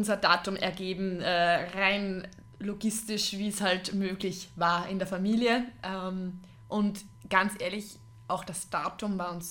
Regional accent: Austria; so richtig bei uns in Österreich

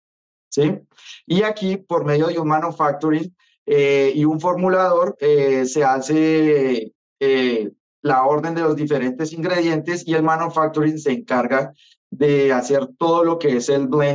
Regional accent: Colombia; somos colombianos y nuestra materia más popular, nuestro insumo más popular es el café.

